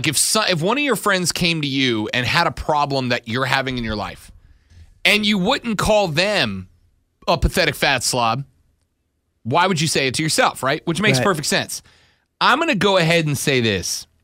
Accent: Louisiana, United States; I'm from Southeast Louisiana, all right?

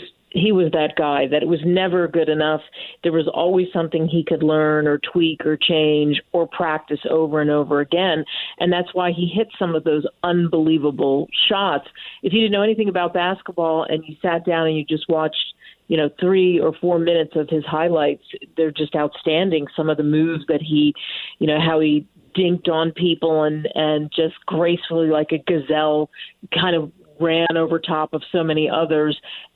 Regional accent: Pennsylvania, United States; I grew up outside of Philly in a suburb, and we argued about cheesesteaks

